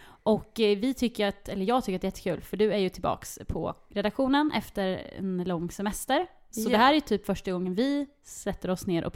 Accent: Linköping, Östergötland, Sweden; Jag kommer från Linköping då.

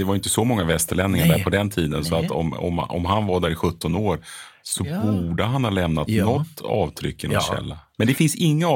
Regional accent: Sweden

